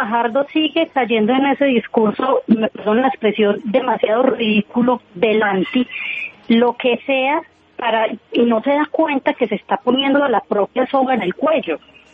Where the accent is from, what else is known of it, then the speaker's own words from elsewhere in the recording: Colombia; Yo como colombiana les pregunto